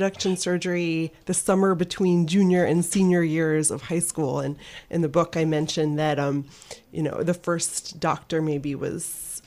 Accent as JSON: {"language": "English", "town": "Baltimore", "region": "Maryland", "country": "United States", "tie": "born or raised there", "said": "So I grew up in Baltimore."}